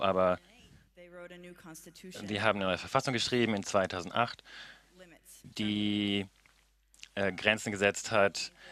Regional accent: Ecuador; Ich bin in Ecuador aufgewachsen und ich habe aber als Journalistin angefangen zu arbeiten in Kanada, bin dann zurück nach Ecuador gegangen

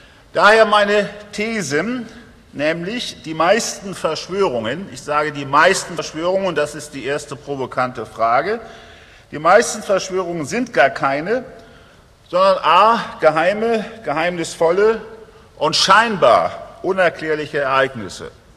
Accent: North Germany, Germany; Ich komme aus Norddeutschland. Wer mich jetzt nicht verstanden hat, dem kann ich auch nur im Plattdeutsch helfen.

